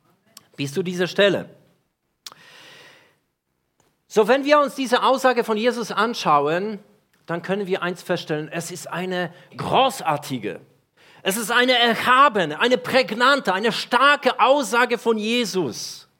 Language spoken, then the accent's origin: German; Poland; now in Germany; Ich komme ursprünglich aus Polen, nicht aus der schönen Frankreich oder nicht aus der Schweiz, wie manche in Deutschland vermuten. 25 Jahre lebe ich hier schon in Deutschland, das ist über die Hälfte meines Lebens